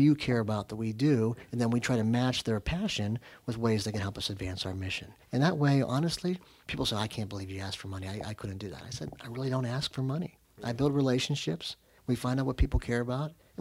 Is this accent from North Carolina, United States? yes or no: no; Pittsburgh, Pennsylvania, United States; also born or lived in Evansville, Indiana; now in Crown Point, United States; So being from Pittsburgh, but I've been a Hoosier transplant since 2000, okay. Moved to Evansville, Indiana in 2000, and have been in Indiana ever since.